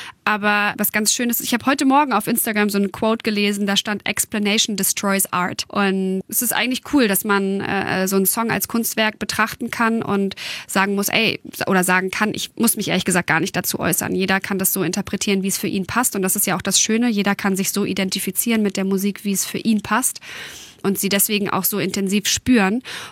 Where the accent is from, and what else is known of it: Hanover, Lower Saxony, Germany; born or raised there